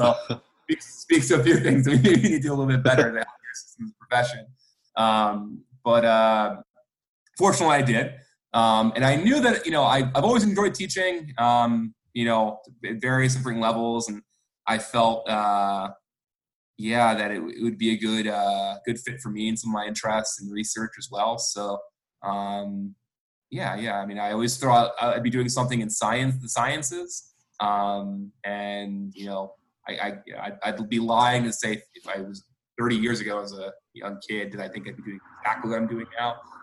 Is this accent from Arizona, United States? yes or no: no; Philadelphia, Pennsylvania, United States; now in Waco, United States; So I grew up in Philadelphia, went to the University of Miami for physical therapy school.